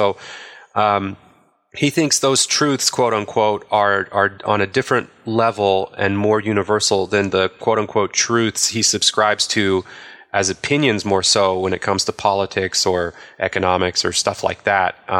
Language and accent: English; Utah, United States; a lot of people have growing up in Utah, like you and I both did, at least.